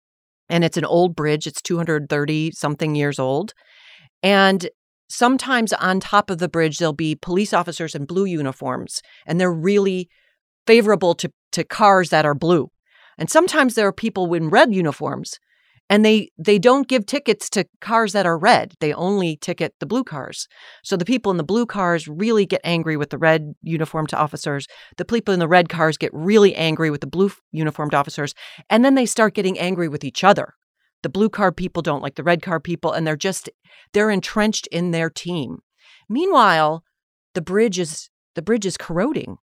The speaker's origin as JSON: {"language": "English", "town": "Buffalo", "region": "New York", "country": "United States", "tie": "born or raised there", "said": "I grew up in Buffalo, New York, and was on tap to do a graduation speech at my small girls' private high school"}